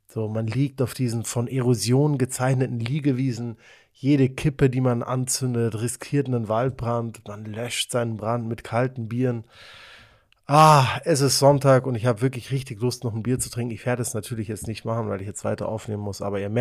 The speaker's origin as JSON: {"language": "German", "town": "Munich", "region": "Bavaria", "country": "Germany", "said": "ich bin aus Bayern, Mann, ich bin einfach nur saugeil braun, ich bin aus Minga."}